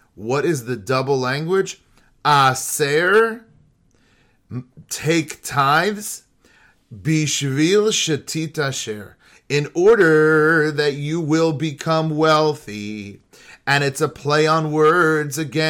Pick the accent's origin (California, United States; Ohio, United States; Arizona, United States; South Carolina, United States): California, United States; The fruit fly, I grew up in California, the enemy number one